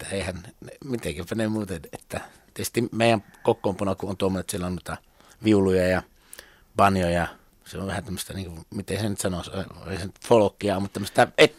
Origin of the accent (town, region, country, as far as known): Savonia, Finland; accent: Savo